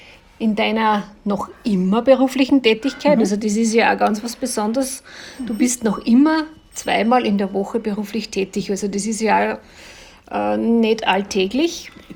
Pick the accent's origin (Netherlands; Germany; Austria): Austria; Linz, Upper Austria; Und ich komme ja aus Linz.